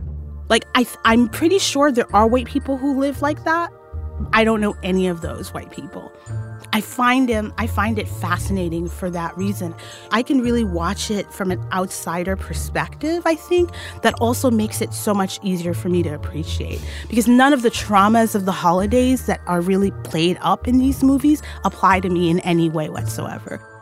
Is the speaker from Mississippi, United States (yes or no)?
no; New York City, New York, United States; I'm a black Muslim woman, born and raised in New York City.